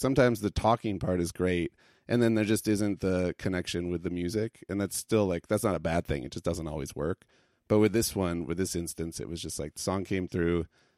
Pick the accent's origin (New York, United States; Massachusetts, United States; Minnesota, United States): Minnesota, United States; Hopkins; We grew up in Hopkins, the band that I played in.